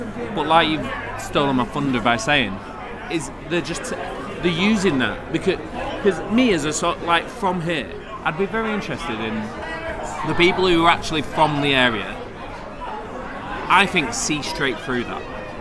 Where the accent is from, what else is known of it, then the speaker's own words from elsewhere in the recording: Salford, North West England, United Kingdom; When that, obviously, I'm from Salford, you know. I'm from around the corner